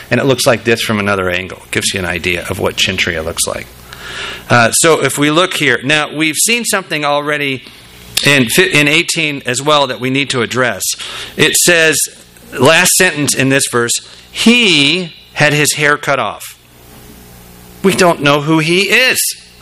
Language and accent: English; California, United States; growing up around Southern California, this looks like same landscape to me